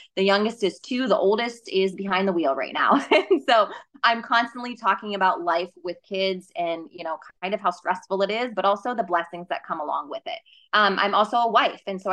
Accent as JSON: {"language": "English", "region": "Ohio", "country": "United States", "said": "I'm from Ohio. It was typically 15 and a half before you could get behind the wheel."}